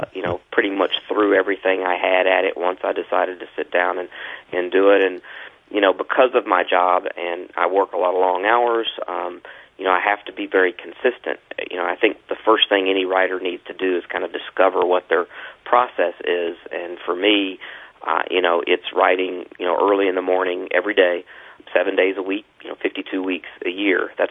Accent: Louisville, Kentucky, United States; also born or lived in Paducah; I was born in Paducah and raised there in Louisville.

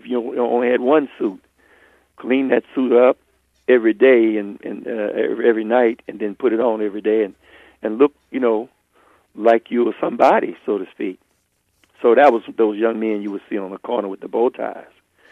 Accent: the South, United States; I grew up in the South, and my grandparents raised me. My grandfather was a Baptist minister.

